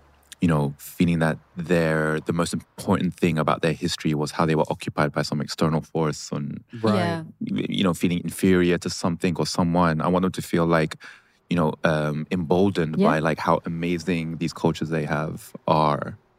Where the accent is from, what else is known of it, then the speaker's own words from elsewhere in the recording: London, United Kingdom; I grew up in the West, in London, being a minority, multicultural Muslim boy in London.